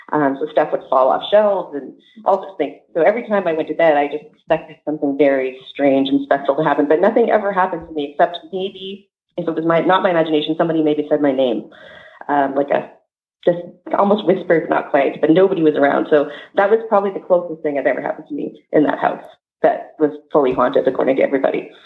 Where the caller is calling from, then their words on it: Abbotsford, British Columbia, Canada; from Abbotsford, British Columbia.